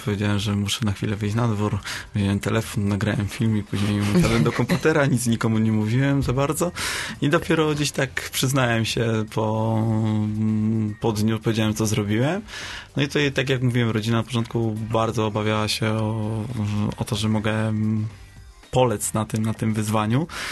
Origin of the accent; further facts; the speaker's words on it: Gaszyn, Łódź Voivodeship, Poland; also born or lived in Wieluń; pochodzę, urodziłem się w Wieluniu, ale całe życie wychowałem się w Gaszynie. Jest to miejscowość, gdzie uczęszczałem do szkoły podstawowej.